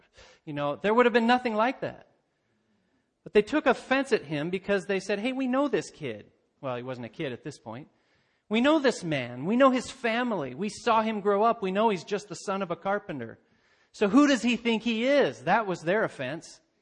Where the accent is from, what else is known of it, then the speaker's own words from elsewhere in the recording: Turner, United States; My hometown is Turner, not too far from here.